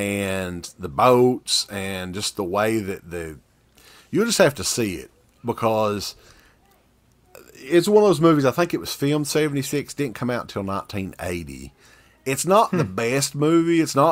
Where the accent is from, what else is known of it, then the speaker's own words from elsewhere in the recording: Kentucky, United States; We're from Kentucky. We shouldn't be expected to do.